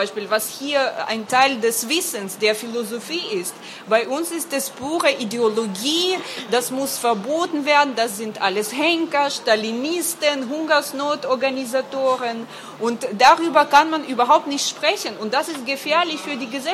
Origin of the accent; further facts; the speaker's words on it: Ukraine; Deshalb bin ich wahrscheinlich hier als Ukrainerin jetzt straffällig